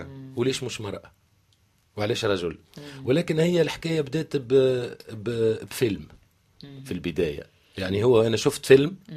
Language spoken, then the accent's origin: Arabic; Tunisia; وعندنا في تونس زادك شخصيات قديمة أمي تراكي وكذا